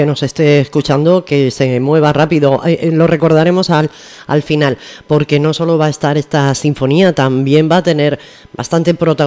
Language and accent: Spanish; Region of Murcia, Spain; que además es de mi tierra, de la región de Murcia